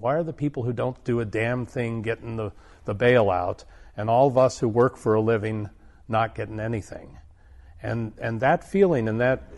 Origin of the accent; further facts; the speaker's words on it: Arcata, California, United States; I come from Arcata. Arcata has a long tradition of being a progressive city.